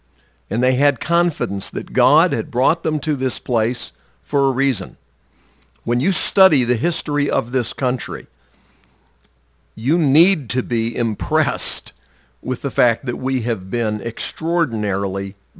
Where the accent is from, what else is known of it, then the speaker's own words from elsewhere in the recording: United States; But I'm an American, and I'm glad to be a citizen of this country and blessed to live here.